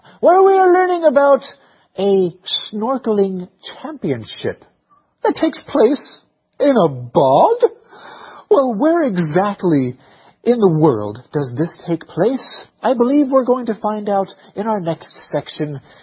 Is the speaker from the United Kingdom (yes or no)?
no; Taiwan; believe it or not, I grew up in Taiwan.